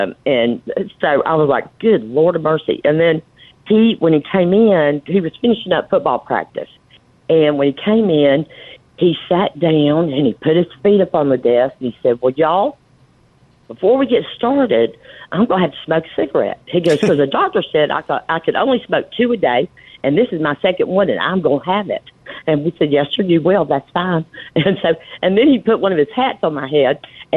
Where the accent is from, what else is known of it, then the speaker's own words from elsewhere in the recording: Georgia, United States; born there; I'm in Savannah now, but I'm actually, you know, I was born in Georgia